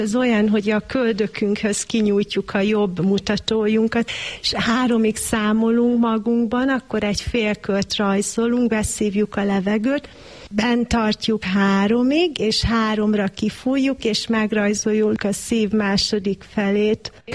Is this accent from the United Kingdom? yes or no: no; Zaránk, Heves, Hungary; also born or lived in Kuwait; Én Heves megyében nőttem fel, három településsel arrébb Zaránkon.